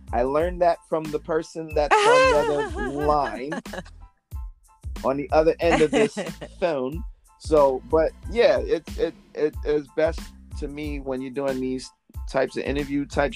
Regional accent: United States; Like, okay, of course, because I'm American, 98% of my listens come from the U.S.

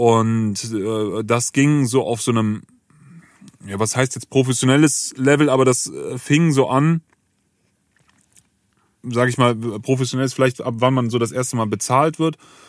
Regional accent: Bonn, North Rhine-Westphalia, Germany; Ich bin hier geboren worden in Bonn, bin dann auch eigentlich immer in Bonn geblieben mit ein paar kurzen Ausnahmen im Leben. Groß geworden bin ich in Bonn-Beul, das ist ein sehr schöner kleiner Stadtteil.

